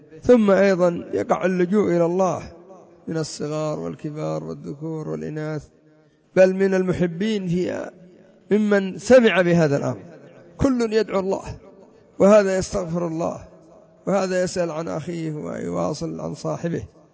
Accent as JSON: {"language": "Arabic", "country": "Yemen", "said": "يا أخي، قد زرنا عدة دول ما عندهم هذا البناء الذي عندنا في اليمن"}